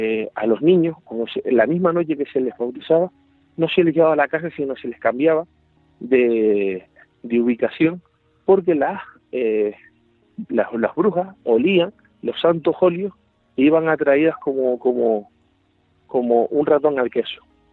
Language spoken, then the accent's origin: Spanish; Playa Santiago, Canary Islands, Spain; es un pueblo que está entre mi pueblo, Playa Santiago, y Miwa